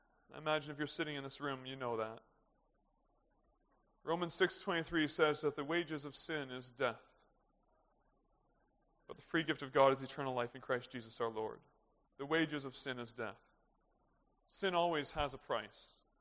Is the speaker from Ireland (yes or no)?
no; Canada; because I'm Canadian, I don't have to pay the ticket?